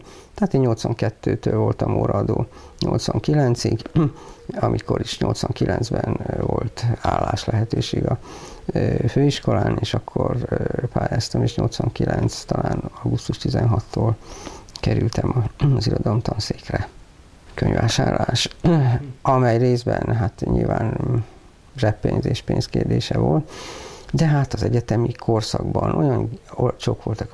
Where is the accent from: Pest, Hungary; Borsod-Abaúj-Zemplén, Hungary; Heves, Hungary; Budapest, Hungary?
Borsod-Abaúj-Zemplén, Hungary; Miskolc; now in Nyíregyháza, Hungary; Nem vagyok nyíregyházi, miskolci vagyok, véletlenszerűen kerültem ide, itt volt állás.